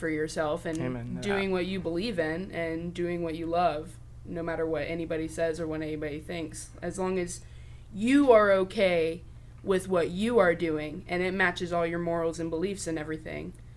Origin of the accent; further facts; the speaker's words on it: Florida, United States; I started in Lakeland because I'm Trailer Trash, I'm from Polk County.